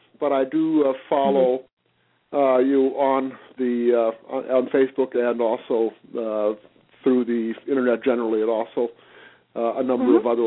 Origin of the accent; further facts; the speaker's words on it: Minneapolis, Minnesota, United States; born there; also born or lived in Chicago; I was born in Minneapolis, Minnesota, to the son and daughter of immigrants from Sweden.